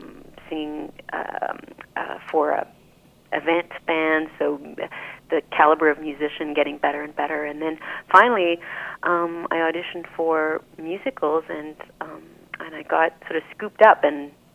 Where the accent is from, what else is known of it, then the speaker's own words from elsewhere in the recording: Montreal, Quebec, Canada; now in Toronto, Canada; I grew up on the West Island of Montreal, and I have left Montreal about 10 years ago, and I've been in Toronto. I traveled around the world performing, but now live in Toronto.